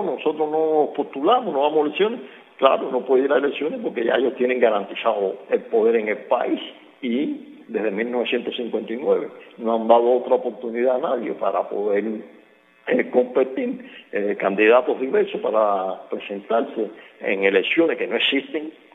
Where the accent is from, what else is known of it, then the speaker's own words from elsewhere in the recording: Cuba; eso es la labor que debemos desarrollar como pueblo cubano, como ciudadano libre en conciencia, para poder llevar a Cuba una sociedad libre